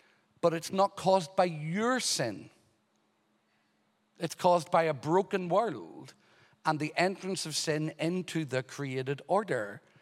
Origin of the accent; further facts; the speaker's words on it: Ireland; I'm from Ireland.